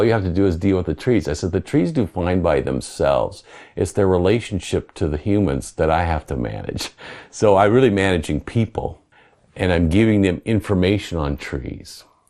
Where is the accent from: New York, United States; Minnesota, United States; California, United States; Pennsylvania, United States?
Minnesota, United States; I grew up in Minnesota with no accent, yeah. So anyway, my parents bought some land on a lake in the northern part of the state